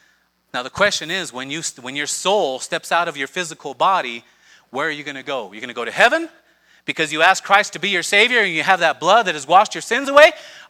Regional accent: Aztec, New Mexico, United States; He and I grew up in Aztec, amen.

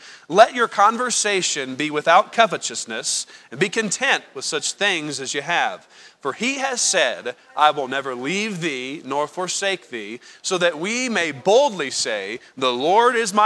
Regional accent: United States; reason why this is a travesty, that we are uncontent as Americans.

